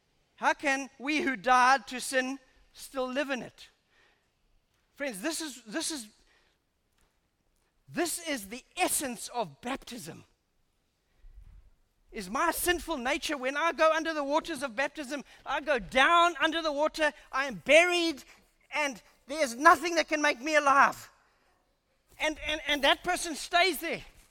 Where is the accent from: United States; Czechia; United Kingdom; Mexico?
United Kingdom; I'm European and I'm British, if you want to call it that.